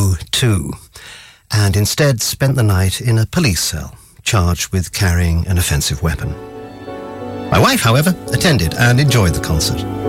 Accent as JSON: {"language": "English", "country": "United Kingdom", "said": "I am also British, and thus find people pushing in queues to be incredibly annoying."}